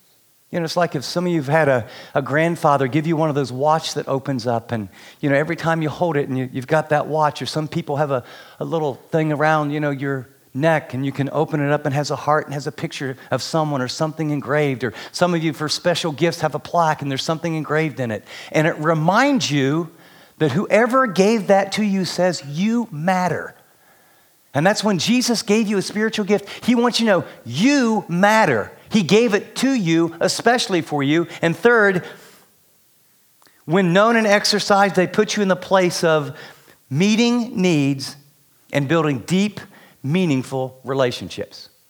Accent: West Virginia, United States

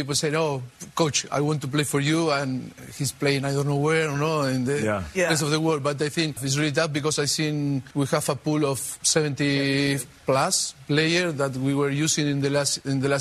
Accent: Argentina; English is a second language; I am a winner too, because I come from Argentina.

